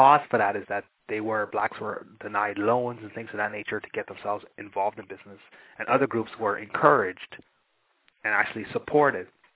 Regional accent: Guyana; I'm Guyanese, and when I was a child growing up in Guyana

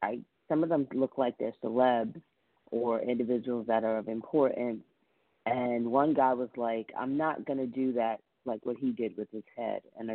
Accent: Bronx, New York, United States; Okay, because I'm from the Bronx. That's where I'm originally from.

